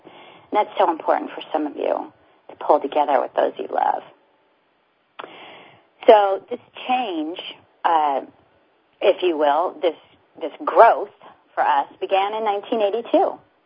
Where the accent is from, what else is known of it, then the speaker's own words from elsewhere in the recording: California, United States; I was raised in California. I had I was the California girl. Okay, I never thought I'd ever move from California.